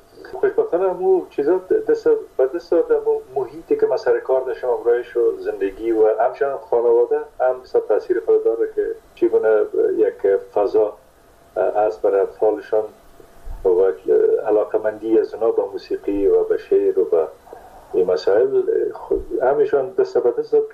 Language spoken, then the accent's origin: Persian; Kunduz, Afghanistan; born there; در کندوز در اون زمانی که ما به دنیا آمدم پدرم در اسپینزر کندوز مصروف ایفای وظیفه بوده و در اون زمان البته تا سنای 3 سالگی ما در کندوز بودیم